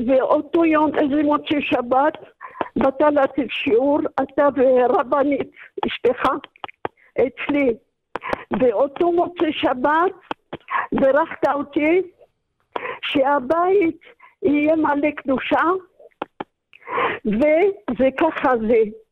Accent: Dimona, Southern District, Israel; זאת אומרת, אנחנו, אני מדימונה, והלכתי לגור שם בגלל בעלי שלא הרגיש טוב.

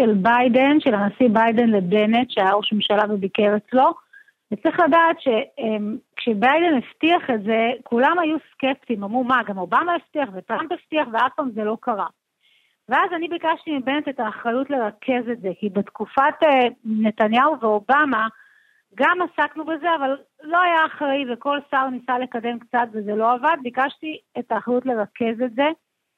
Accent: Tel Aviv, Tel Aviv District, Israel; אני תל אביבית, נולדתי פה, גדלתי פה, ההורים שלי גדלו פה, ואני גרה בשכונה, בצפון תל אביב, שכונה ליברלית

